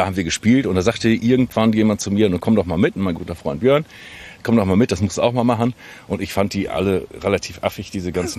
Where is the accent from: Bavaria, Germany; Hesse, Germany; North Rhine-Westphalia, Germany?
North Rhine-Westphalia, Germany; Bielefeld; born there; now in Langeoog, Germany